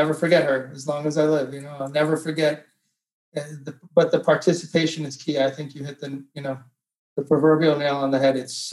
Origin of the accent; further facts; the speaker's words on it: Los Angeles, California, United States; I grew up in Los Angeles.